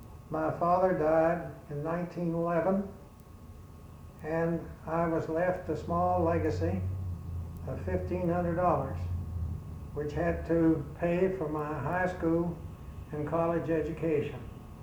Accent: Kentucky, United States; born there; I was born on June the 15th, 1903, in the rural area of Kentucky, about 30 miles from Lexington.

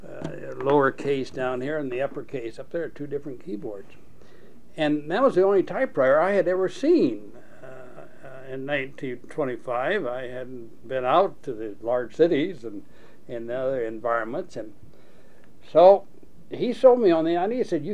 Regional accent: Oakwood, Ohio, United States; I came from Northwestern Ohio. My family operated a small town general store, and I went to the high school in that small town of Oakwood, 500 people.

